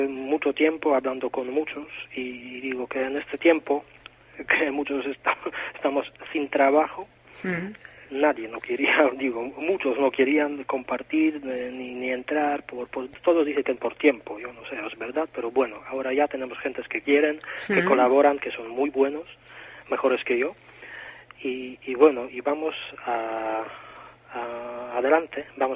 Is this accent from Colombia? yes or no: no; Poland; Spanish is a second language; Somos todos inmigrantes, comenzando por mí, que soy polaco.